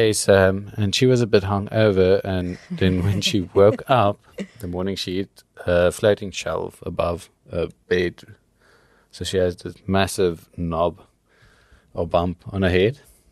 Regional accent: Cape Town, Western Cape, South Africa; And I was like, oh, okay, I'm from Cape Town.

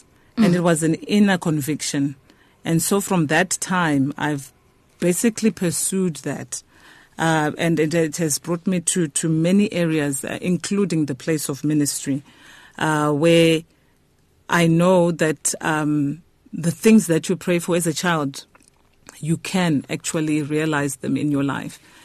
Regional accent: Zimbabwe; now in South Africa; I grew up in Zimbabwe.

